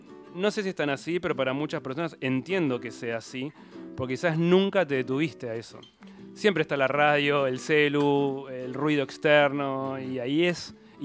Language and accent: Spanish; Argentina; Somos 62 argentinos que no nos conocíamos.